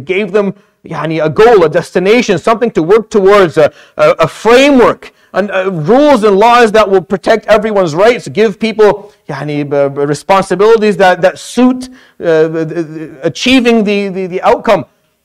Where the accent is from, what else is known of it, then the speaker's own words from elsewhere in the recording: Damascus, Damascus Governorate, Syria; I grew up in the Middle East all my life. I know what I'm talking about. I know what I'm saying. It was just as scarce as it is here. Like I grew up and lived in Damascus.